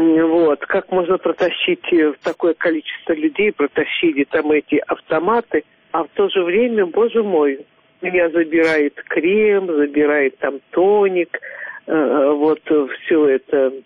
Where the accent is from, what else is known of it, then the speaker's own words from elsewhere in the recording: Belarus; во мне достаточно толерантный белорусский такой